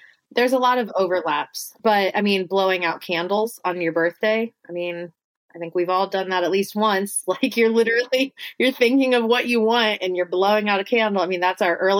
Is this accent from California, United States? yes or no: no; Ohio, United States; When I moved back to my home state, Ohio, I did move in with my friend who I'd had since middle school.